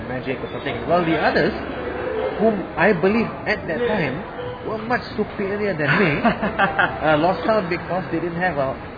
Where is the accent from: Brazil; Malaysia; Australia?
Malaysia; I grew up in Malaysia. I was born in Malaysia, and I was there till I was about. I got my first international exposure when I was 9.